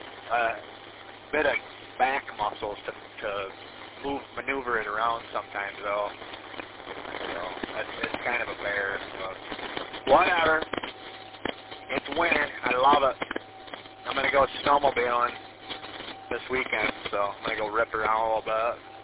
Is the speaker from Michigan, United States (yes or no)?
yes; Gaylord, Michigan, United States; And I grew up in Gaylord. I went to school in Gaylord. My mom moved up to Gaylord.